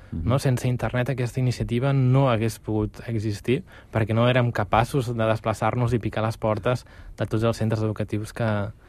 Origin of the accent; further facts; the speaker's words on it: Catalonia, Spain; És important que nosaltres, com a catalans, transmetem també la nostra cultura